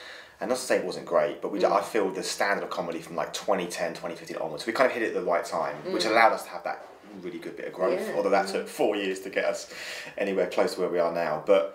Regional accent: Luton, East of England, United Kingdom; born there; also born or lived in Cornwall; So I was born in Luton, Bedfordshire.

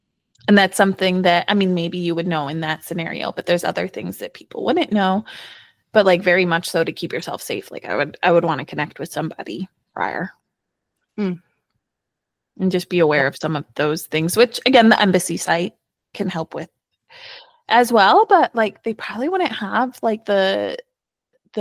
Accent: United States; I would not, as an American, I would not let my kids travel alone here in America.

